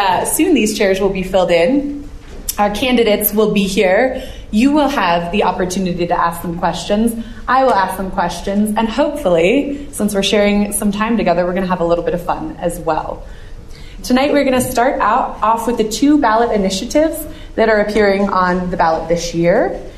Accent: Bozeman, Montana, United States; I grew up here in Bozeman. This is my hometown. I did grow up here.

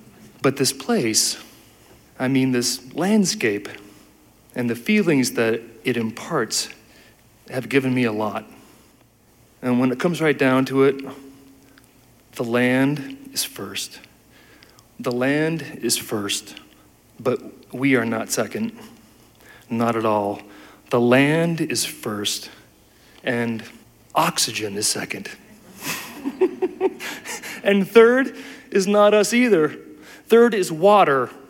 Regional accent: Bozeman, Montana, United States; I'm from Bozeman. I was born in Bozeman. Bozeman is my hometown.

